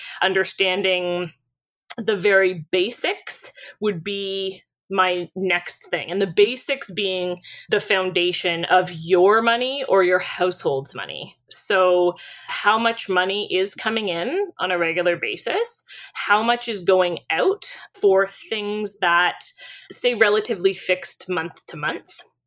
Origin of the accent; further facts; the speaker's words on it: Canada; The first thing I'll say is, being Canadian, what I do see is financial advice that isn't applicable here, right?